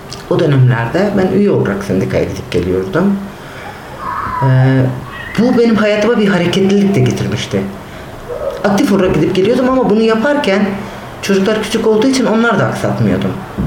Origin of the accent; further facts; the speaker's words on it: Malatya, Turkey; Ben Malatyalıyım.